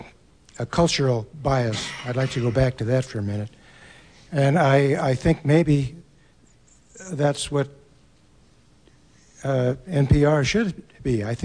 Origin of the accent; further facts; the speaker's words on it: Billings, Montana, United States; I'm from Billings.